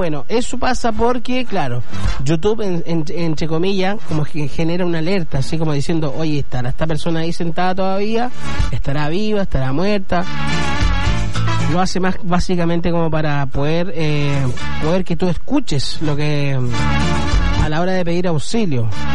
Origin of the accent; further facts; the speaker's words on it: Chile; como buenos chilenos, vamos a terminar copiando esta aplicación.